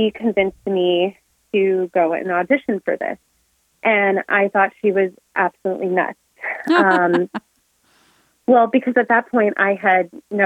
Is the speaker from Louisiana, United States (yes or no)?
no; Albany, New York, United States; So I'm from Albany, New York.